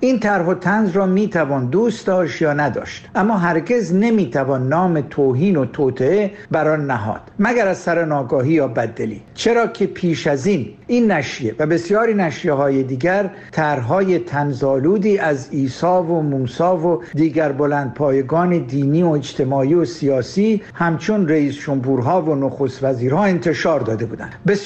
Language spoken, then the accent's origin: Persian; Iran; now in Paris, France; به عنوان یک ایرانی فرانسوی